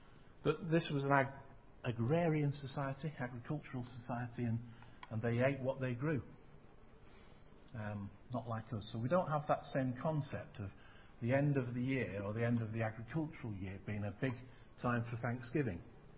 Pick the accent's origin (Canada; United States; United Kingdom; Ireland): United Kingdom; England; So I think if we were an agrarian society, we still wouldn't celebrate because we are English.